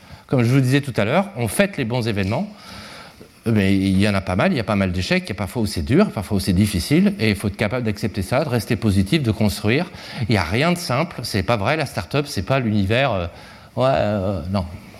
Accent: Brittany, France; Ben oui, on a une région, on est breton. Bon, fier de l'être, ouais, pas plus que ça, mais breton quand même

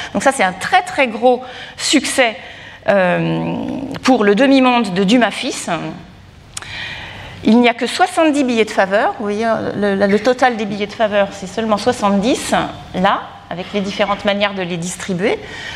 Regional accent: Normandy, France; comme on dirait chez nous en Normandie

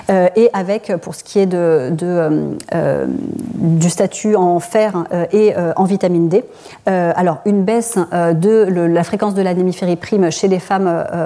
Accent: south of France, France; moi je suis du Sud, donc j'ai mis un article

